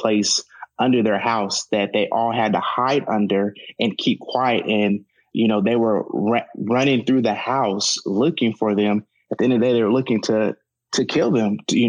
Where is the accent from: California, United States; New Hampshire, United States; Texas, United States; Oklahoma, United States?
California, United States; Stockton; Like I said, I grew up in South Stockton. That even to this day, that's probably more minorities live in that area of town.